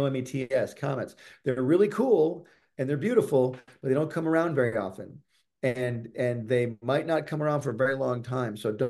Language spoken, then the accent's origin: English; Michigan, United States; I grew up in Michigan, so I grew up this before the internet.